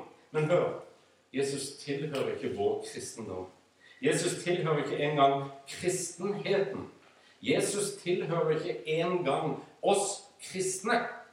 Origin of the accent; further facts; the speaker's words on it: Sandnes, Rogaland, Norway; For å fortelle min egen troshistorie, så vokste jeg opp nede på Sandnes.